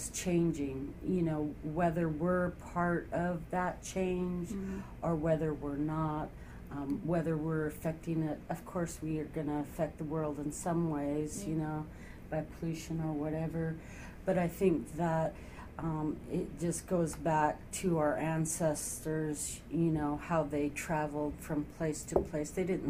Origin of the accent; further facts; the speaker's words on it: Kodiak, Alaska, United States; And I know I grew up partially in Kodiak, so I kind of grew up around hemlocks and stuff that they use.